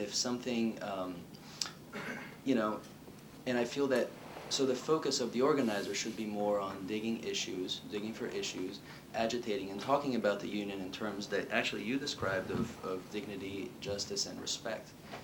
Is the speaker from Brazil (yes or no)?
yes; Brazil; in South American countries, like I'm from Brazil, so you know, in my country, like this stuff is happening now.